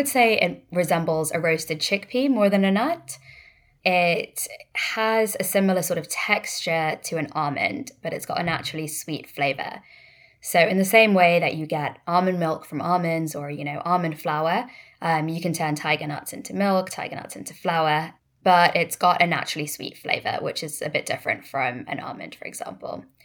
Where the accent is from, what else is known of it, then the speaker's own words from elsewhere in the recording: London, United Kingdom; So originally I'm from India. My parents are both Indian. I was born in London, studied out here. Most of my work experience has been in the UK. I did live in New York